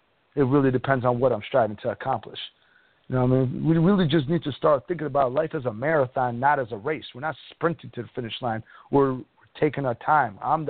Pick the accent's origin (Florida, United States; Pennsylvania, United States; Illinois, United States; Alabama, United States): Illinois, United States; Chicago; I'm from Chicago.